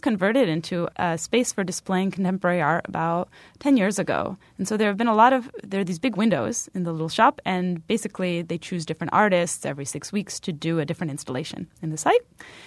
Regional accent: Chicago, Illinois, United States; also born or lived in Poland; I grew up in the Midwest. I was born in Poland, and my family came to Chicago actually when I was around 5 years old. So I grew up in the Chicagoland area.

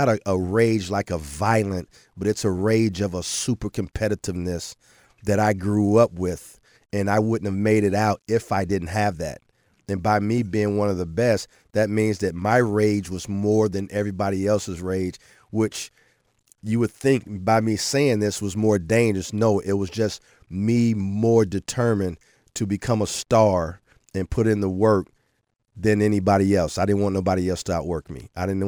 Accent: Gary, Indiana, United States; also born or lived in East Chicago; You know, growing up in Gary makes you tougher. Growing up in East Chicago makes you more competitive.

